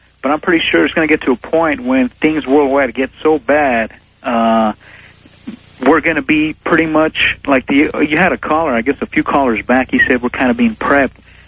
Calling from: El Paso, Texas, United States; But, anyway … I'm calling from El Paso, Texas.

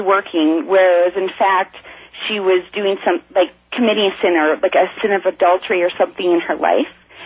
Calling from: Calgary, Alberta, Canada; I'm calling from Calgary, Alberta.

